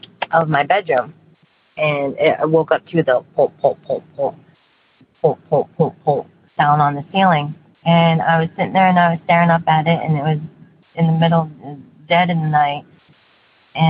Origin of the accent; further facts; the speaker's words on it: St. Louis, Missouri, United States; I am from St. Louis, Missouri.